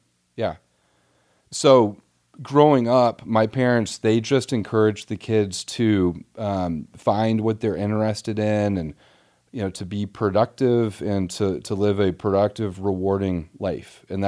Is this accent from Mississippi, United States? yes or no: no; Roswell, Georgia, United States; So I grew up born and raised in Roswell, Georgia, just north of Atlanta a little bit.